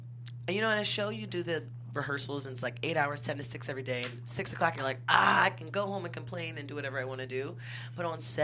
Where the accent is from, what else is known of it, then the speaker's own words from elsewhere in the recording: Philadelphia, Pennsylvania, United States; I am from Philly